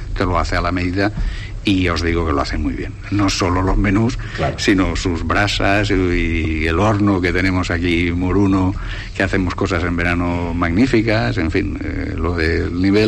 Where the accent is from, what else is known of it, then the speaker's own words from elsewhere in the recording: Sant Jordi, Valencian Community, Spain; estamos en Sant Jordi, somos del pueblo de Sant Jordi